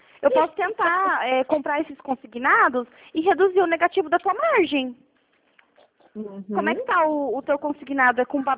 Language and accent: Portuguese; Curitiba, Paraná, Brazil; eu sou de Curitiba